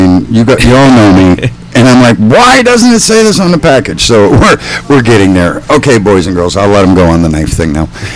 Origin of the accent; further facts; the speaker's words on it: Wisconsin, United States; You know, but I did finish high school in Wisconsin. And I grew up seeing Rapala.